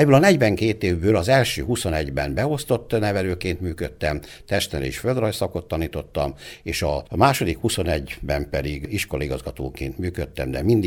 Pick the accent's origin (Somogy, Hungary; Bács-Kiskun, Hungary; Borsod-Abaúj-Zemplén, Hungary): Borsod-Abaúj-Zemplén, Hungary; Cigánd; Én Cigándon születtem, és mai napig is cigándon élek. Az én szüleim is cigándiak voltak